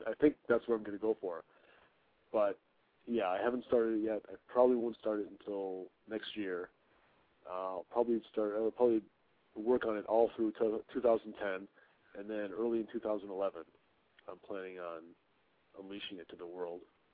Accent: Madison, Wisconsin, United States; I would love to do it somewhere else that's not my hometown of Madison, Wisconsin.

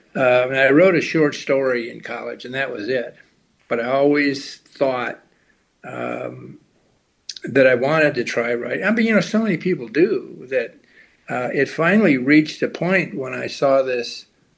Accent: Nebraska, United States; First of all, let me say I'm from Nebraska, mm-hmm. as you mentioned earlier, and I lived in Lincoln, and my brother went to school with Charlie

